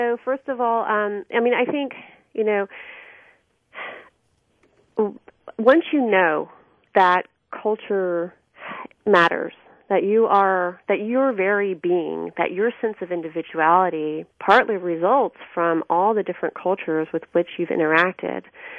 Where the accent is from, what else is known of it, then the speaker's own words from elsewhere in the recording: the South, United States; And I'm very interested in religious culture growing up in the South, where I was raised Methodist, which is a mainline liberal Protestant tradition, but I was surrounded by Baptists